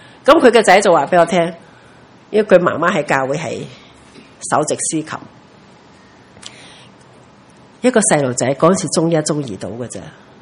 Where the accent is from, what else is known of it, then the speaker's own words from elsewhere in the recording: Hong Kong; 我哋香港人冇机会当兵，所以唔知道战场。